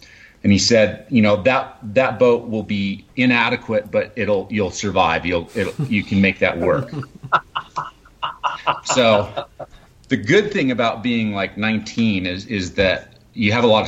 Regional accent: Alaska, United States; And so I grew up in Alaska doing all these backcountry trips.

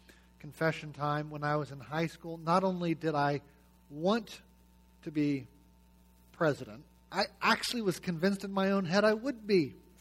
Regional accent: Washington, United States; You know, I'm from Washington.

